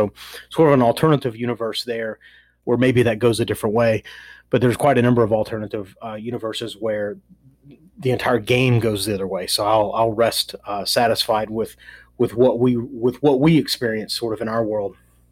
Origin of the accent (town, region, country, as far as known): Nashville, Tennessee, United States